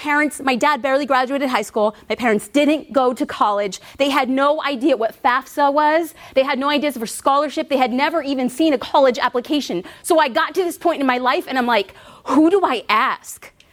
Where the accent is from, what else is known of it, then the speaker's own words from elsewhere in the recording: Los Angeles, California, United States; Well, I'm from California, but I'm an LA girl through and through.